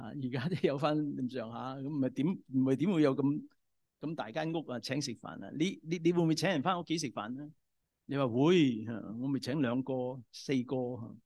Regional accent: China; 我们中国人

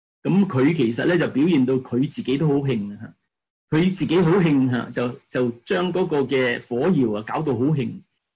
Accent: China; 我们中国人就说三千烦恼丝

